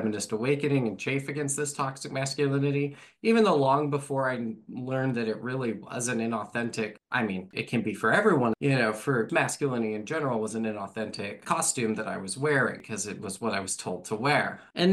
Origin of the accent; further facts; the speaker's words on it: Salt Lake City, Utah, United States; Growing up in Utah, the Salt Lake City scene was very violent.